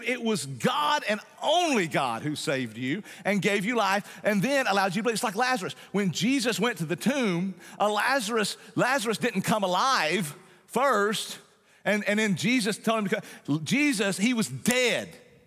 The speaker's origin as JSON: {"language": "English", "region": "Appalachia", "country": "United States", "said": "Where we're from the Appalachian Mountains, deep in the Appalachian Mountains."}